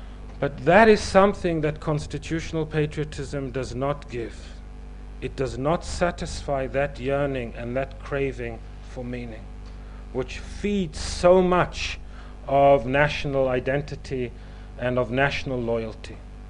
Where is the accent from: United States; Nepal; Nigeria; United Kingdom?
United Kingdom; Scotland; when I'm in London, I'm Scottish.